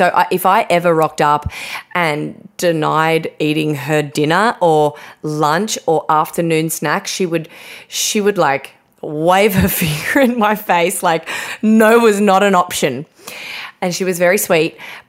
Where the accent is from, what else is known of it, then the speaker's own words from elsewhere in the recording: Australia; Like I think as an Australian woman, I just, you know, I wasn't taught how to like clean the grout in the tiles and stuff like that.